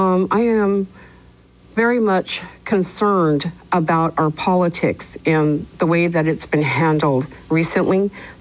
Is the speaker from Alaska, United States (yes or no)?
yes; Sitka, Alaska, United States; from Sitka, Alaska.